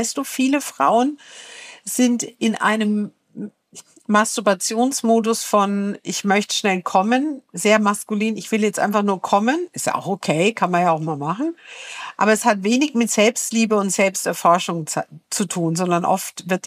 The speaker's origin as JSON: {"language": "German", "region": "Bavaria", "country": "Germany", "said": "Ich bin ja aus Franken, es ist ja nicht so weit."}